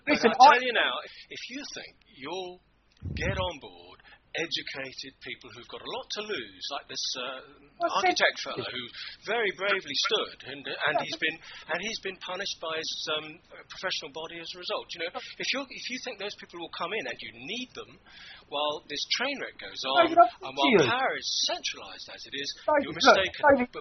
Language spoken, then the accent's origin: English; London, United Kingdom; I was brought up not very far, probably, from where you were brought up. I mean, I was brought up in South London. But I don't live there now.